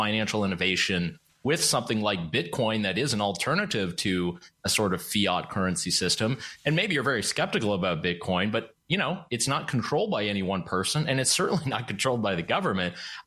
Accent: Canada; I'm Canadian.

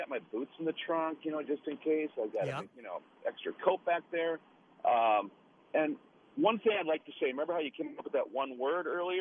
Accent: Minneapolis, Minnesota, United States; also born or lived in Seattle; I grew up in Minneapolis and Bloomington, and I went out to Seattle for about 15, 17 years, and then I came back.

